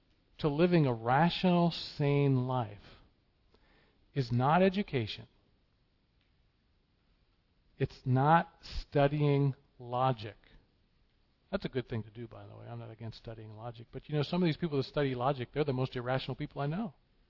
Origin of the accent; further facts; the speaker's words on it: United States; I'm 50 years old now and growing up in America